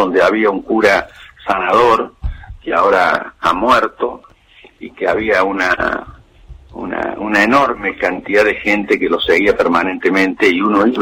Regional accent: Córdoba, Argentina; lo primero, como cordobés

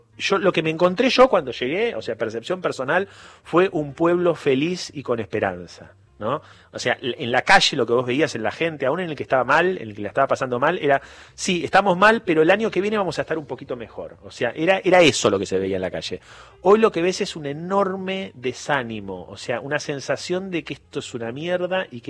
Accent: Argentina; cuando me fui a vivir a Brasil después de un tiempo de estar allá es lo poco que sabía sobre Brasil, es darme cuenta... como argentino, lo poco que sabía sobre Brasil.

